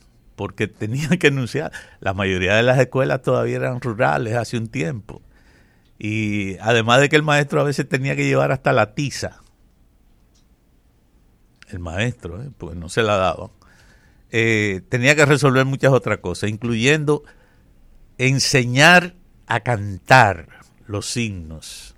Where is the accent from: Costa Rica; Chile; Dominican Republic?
Dominican Republic; Que es algo que como dominicanos y como ocurre en casi todos los países, necesitamos saber cuáles son nuestros elementos de identidad.